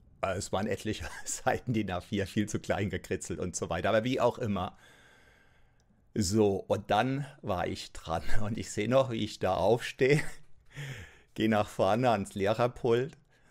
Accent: Kaiserslautern, Rhineland-Palatinate, Germany; ein kostenloser Infoabend in meiner Heimatstadt Kaiserslautern damals angeboten

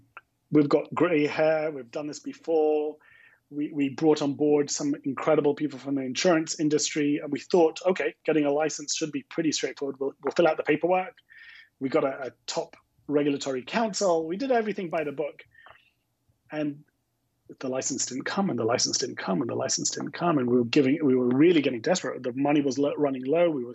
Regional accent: London, United Kingdom; I don't know if you can tell from the remnants of my accent, but I'm originally from London.

